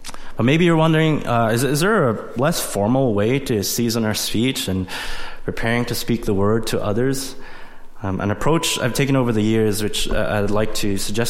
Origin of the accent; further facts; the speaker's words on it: Pennsylvania, United States; now in Nipawin, Canada; Some of you are like, you're from PA, you're not from Nipawin, whatever.